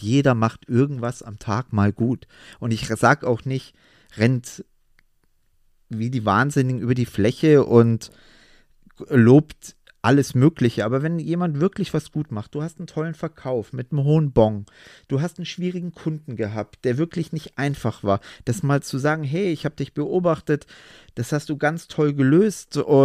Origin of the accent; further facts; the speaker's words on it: Munich, Bavaria, Germany; Ich komme ja aus München.